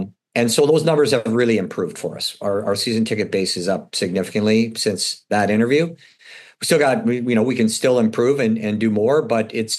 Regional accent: Canada; I don't think you could have scripted a better outcome than what we had, especially being Canadian.

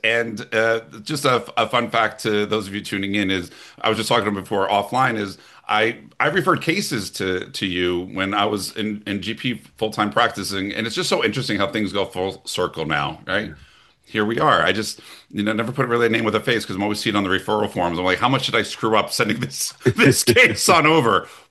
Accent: New Jersey, United States; I'm from Jersey. Everything I say has an accent.

